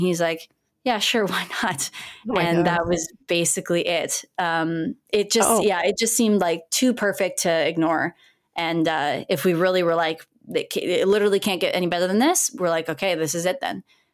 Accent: Ontario, Canada; now in Montreal, Canada; I was 21 and he was 22 at the time. And, you know, we're born after 2000 and we're from Ontario. And now that we've moved to Montreal

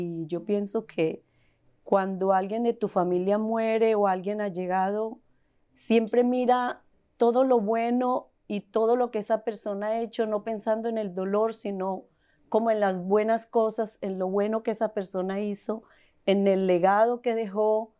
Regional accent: Colombia; Mi familia vinimos de Colombia tratando de buscar un mejor futuro

